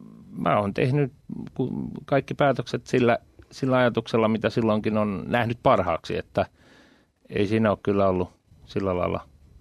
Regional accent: Seinäjoki, South Ostrobothnia, Finland; tuolta Kasperista Seinäjoelta ollaan lähtöisin ja sieltä lähdetty ponnistamaan sitten eteenpäin.

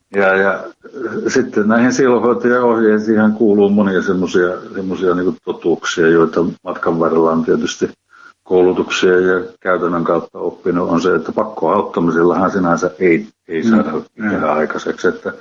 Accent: Ostrobothnia, Finland; kun mä Pohjanmaalta oon kotoisin, että mä oon Hämeessäkään asumassa, että mä oon täällä lähetystyössä.

